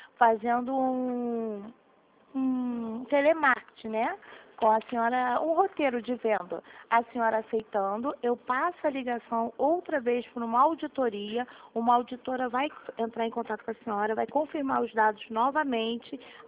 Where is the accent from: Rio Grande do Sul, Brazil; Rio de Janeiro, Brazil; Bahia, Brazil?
Rio de Janeiro, Brazil; Eu sou aqui de Vila Isabel.